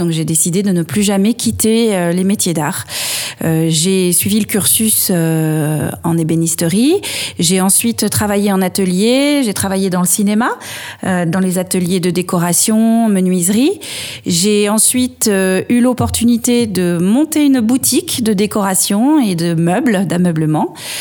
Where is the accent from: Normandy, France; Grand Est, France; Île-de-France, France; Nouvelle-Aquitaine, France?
Nouvelle-Aquitaine, France; Châtelaillon-Plage; moved away as an adult; Donc je suis née à La Rochelle, à côté de La Rochelle, à Châtelaillon-Plage. J'ai eu la chance de grandir au bord de la mer, d'être bercée par le bruit des vagues pendant toute mon enfance. Et je suis ensuite montée à Paris pour faire mes études.